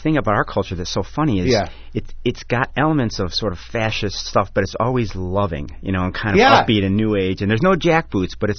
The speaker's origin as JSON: {"language": "English", "town": "Chicago", "region": "Illinois", "country": "United States", "tie": "born or raised there", "said": "I grew up in Chicago, so I don't know anything about nature."}